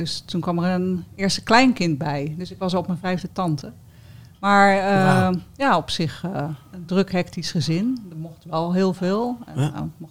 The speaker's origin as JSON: {"language": "Dutch", "town": "Wateringen", "region": "South Holland", "country": "Netherlands", "tie": "born there", "said": "ik ben geboren in het Westland, in Wateringen. En ik woon in Noodorp."}